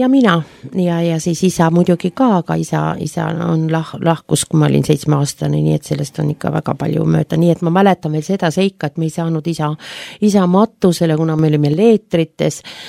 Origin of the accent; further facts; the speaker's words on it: Pärnu, Pärnu County, Estonia; Mina sündisin Pärnu linnas, ühes imelises suvelinnas, nagu me kõik teame.